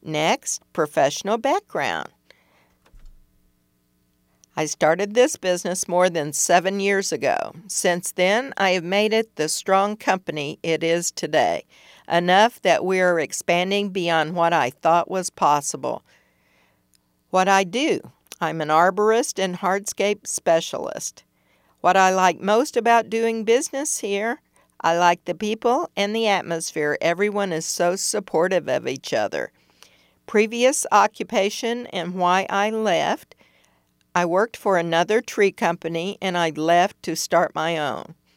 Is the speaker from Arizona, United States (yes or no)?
yes; Glendale, Arizona, United States; moved away as an adult; Where I came from and why I left: I came from Glendale, Arizona, and I moved here in 2005.